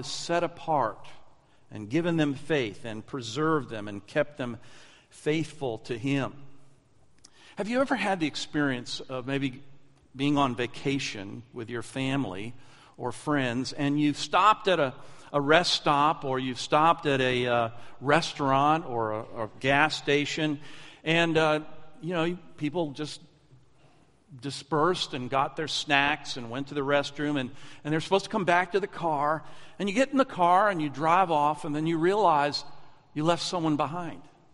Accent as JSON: {"language": "English", "town": "Lancaster", "region": "Pennsylvania", "country": "United States", "tie": "born or raised there", "said": "I said, well, I'm from Pennsylvania, and my grandparents are from Pennsylvania. And then I told them I was born in Lancaster, Pennsylvania."}